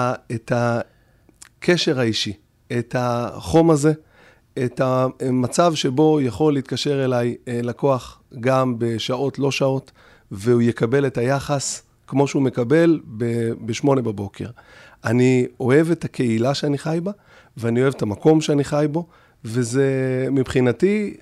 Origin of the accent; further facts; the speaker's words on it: Migdal HaEmek, Northern District, Israel; גדלתי שם, התפתחתי משם, זה המקום שלי